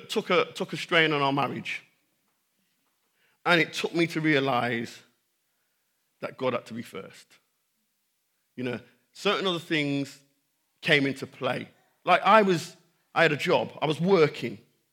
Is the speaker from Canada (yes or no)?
no; Jamaica; Different cultures came into, I'm Jamaican